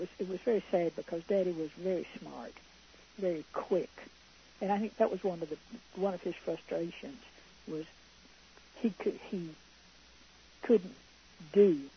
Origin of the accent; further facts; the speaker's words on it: Georgia, United States; When I was growing up in South Georgia, I was convinced that when you died, you went to Atlanta.